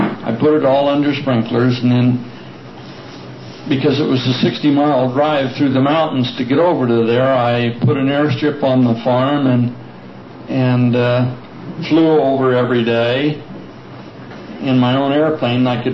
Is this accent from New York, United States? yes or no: no; Bakersfield, California, United States; I was born in Frisey's Maternity Home in Bakersfield, California, on the 18th of June, 1942, 51 years ago. I lived and went through high school, Bakersfield Elementary School, graduated from Bakersfield High School, went to Bakersfield College